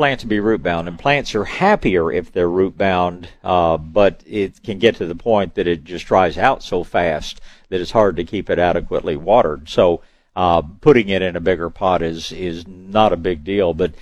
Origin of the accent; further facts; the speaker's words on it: Tyler, Texas, United States; born there; I was born in Tyler. I know all about Tyler roses, and they're beautiful